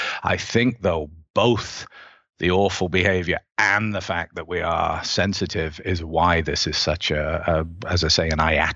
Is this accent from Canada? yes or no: yes; Canada; I don't work in it, but I have taken various electives, as every Canadian does at some point.